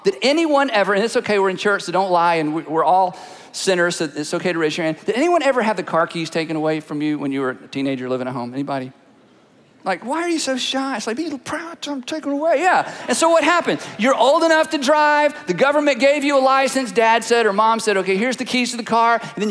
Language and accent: English; United States; Because that's how we think as Americans. I'm an American, I can do what I want.